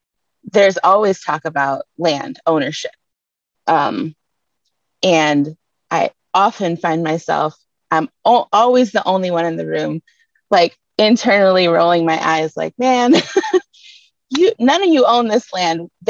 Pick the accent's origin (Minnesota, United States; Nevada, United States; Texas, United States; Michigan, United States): Michigan, United States; Detroit; I was born and raised right in Detroit